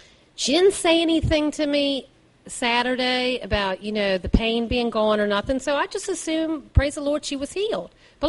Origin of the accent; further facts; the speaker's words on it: Maryland, United States; moved away as an adult; And she was in my, and of course I'm from Maryland. I've been out here about a year and a half.